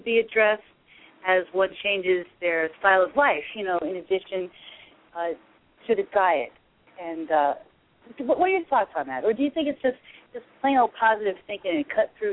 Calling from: New York, United States; I'm calling from New York

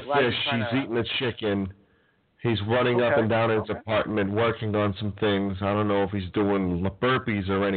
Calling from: New Hampshire, United States; I'm calling from New Hampshire.

